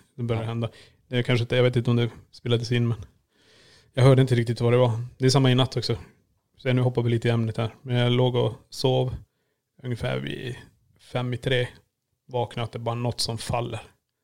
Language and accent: Swedish; Kiruna, Norrbotten County, Sweden; vi var ju lompisbarn. Vi bodde, vad ska man säga, var är den fattigare delen? i Kiruna.